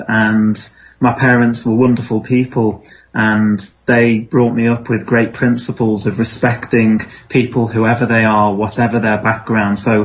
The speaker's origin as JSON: {"language": "English", "town": "Liverpool", "region": "North West England", "country": "United Kingdom", "tie": "born or raised there", "said": "So really, that was my experience of growing up in Liverpool. And I suppose it's fair to say I took a lot of it for granted, really"}